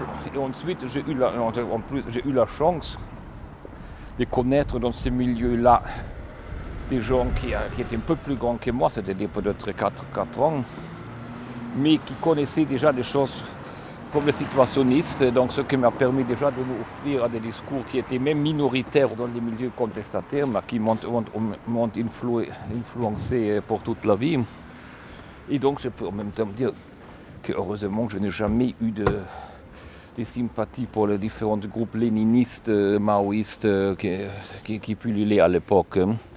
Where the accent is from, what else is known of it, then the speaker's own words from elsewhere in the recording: Cologne, North Rhine-Westphalia, Germany; là où j'ai grandi, dans la Cologne, dans la deuxième moitié des années 70, les milieux étaient quand même plutôt vivants.